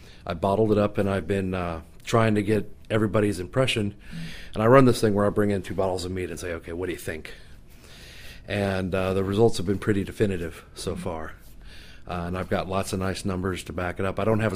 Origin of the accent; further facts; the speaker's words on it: Kansas City, United States; now in Seattle, United States; I'm a local guy right here in Seattle. I live right across the lake in Madrona. I'm originally from Kansas City, though.